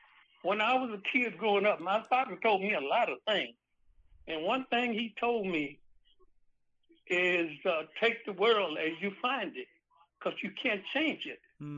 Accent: Mississippi, United States; I'm from Mississippi.

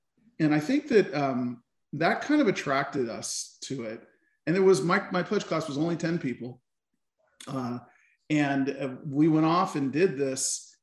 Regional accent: California, United States; I grew up in Southern California. I was the only person from my high school that went to Santa Clara.

